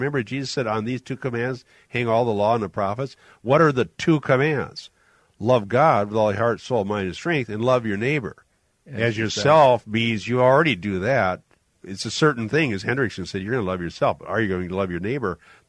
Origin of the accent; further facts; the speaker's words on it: Iowa, United States; Well, my point is, growing up in Iowa in the 50s and 60s, I never heard this word